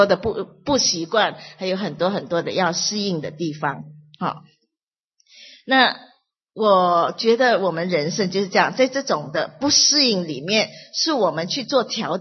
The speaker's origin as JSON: {"language": "Chinese", "country": "Malaysia", "said": "我是马来西亚来的，那我的背景是比较复杂一点，就是我妈妈是讲闽南话的，那我爸爸是讲上海话的，所以呢我们算是南方人吧，比较南的，"}